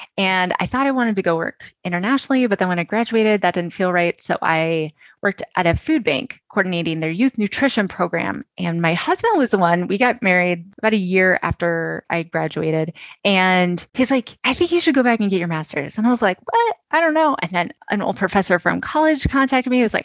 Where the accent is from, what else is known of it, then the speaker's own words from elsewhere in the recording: California, United States; Southern California, like San Diego.